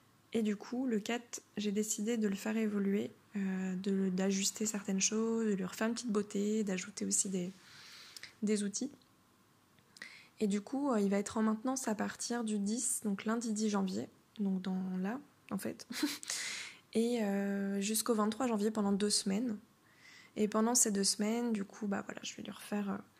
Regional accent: Brittany, France; now in Portugal; vous savez que je suis au Portugal depuis 3 semaines. Gros changement. Je reviens normalement chez moi, en France, en Bretagne, à partir de février.

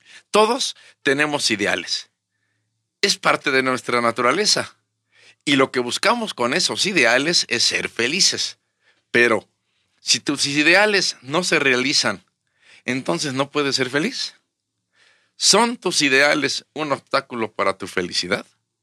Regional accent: Querétaro, Mexico; yo que vengo de Querétaro, nosotros que venimos de Querétaro

